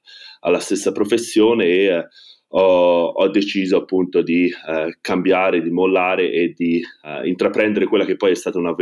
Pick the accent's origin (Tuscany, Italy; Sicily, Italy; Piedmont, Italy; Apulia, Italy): Tuscany, Italy; Florence; ho 30 anni e vengo da Firenze.